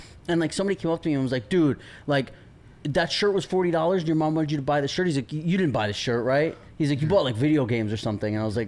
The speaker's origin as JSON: {"language": "English", "town": "New York City", "region": "New York", "country": "United States", "tie": "born or raised there", "said": "And I'm like, I grew up in New York City."}